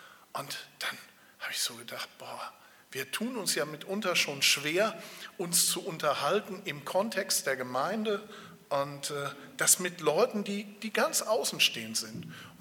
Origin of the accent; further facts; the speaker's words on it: Niederhäuslingen, North Rhine-Westphalia, Germany; Ich bin aufgewachsen in Niederhäuslingen, gehört zu Freudenberg. Meine Frau stammt aus Eisern und als wir 93 geheiratet haben, bin ich dann tatsächlich freiwillig nach Eisern gezogen.